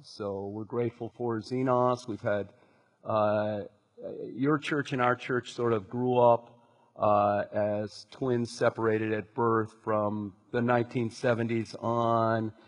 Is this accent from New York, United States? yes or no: yes; New York, United States; So I was raised in New York in a Jewish family, conservative Jewish family.